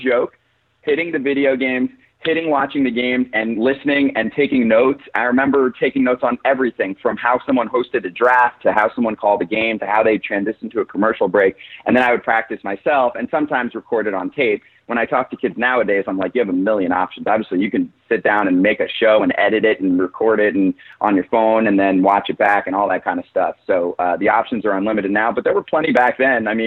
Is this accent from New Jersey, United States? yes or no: yes; Warren, New Jersey, United States; I grew up in Warren, New Jersey